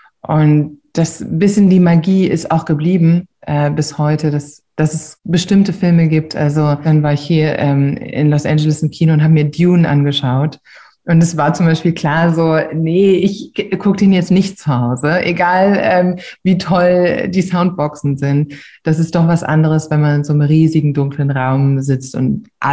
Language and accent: German; Braunschweig, Lower Saxony, Germany; Ich bin ja aufgewachsen in Mascherode und wir haben relativ viel Zeit im Wald verbracht